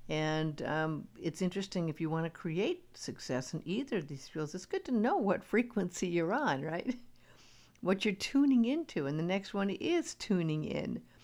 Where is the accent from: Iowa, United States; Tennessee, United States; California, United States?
California, United States; Beverly Hills; I grew up in Beverly Hills, and I knew quite a few very, very, very wealthy individuals.